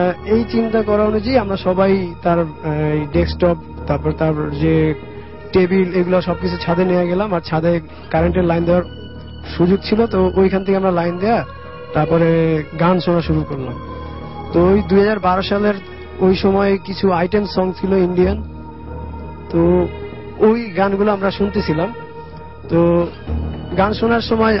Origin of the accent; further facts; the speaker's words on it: Barisal, Barisal Division, Bangladesh; now in Dhaka, Bangladesh; আমি ঢাকার কচুঘাট থেকে এসেছি ক্যান্টনমেন্ট, আর আমার বাড়িও বরিশালে।